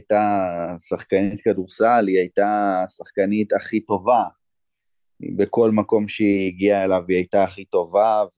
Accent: Meitar, Southern District, Israel; אני גדלתי ביישוב בשם איתר, זה יישוב קטן ליד באר שבע

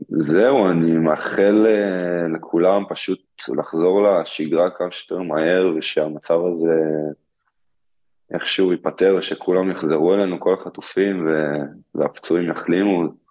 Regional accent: Ramat Gan, Tel Aviv District, Israel; אני גדלתי בעצם בעירוני, ברמת גן עד כיתה ט'.

